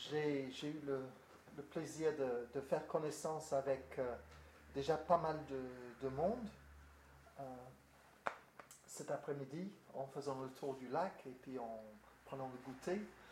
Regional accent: United Kingdom; French is a second language; Vous avez compris par mon accent que j'ai des origines au-delà de la Manche.

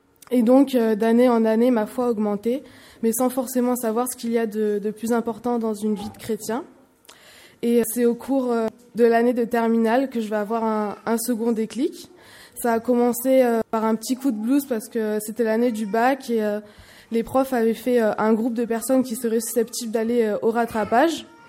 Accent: Nîmes, Occitanie, France; born there; J'ai 18 ans, je suis née à Nîmes et j'étudie actuellement à la faculté de droit de Clermont-Ferrand

